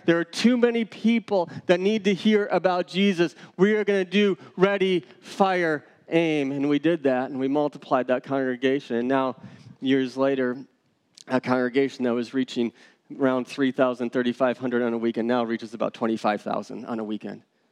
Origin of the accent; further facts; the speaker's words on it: United States; And I'm an American, though, so I have all these questions going through my mind.